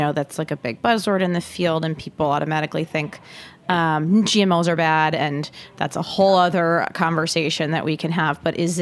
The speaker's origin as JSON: {"language": "English", "town": "Detroit", "region": "Michigan", "country": "United States", "said": "I am from the Detroit area, so I'm a little bit biased"}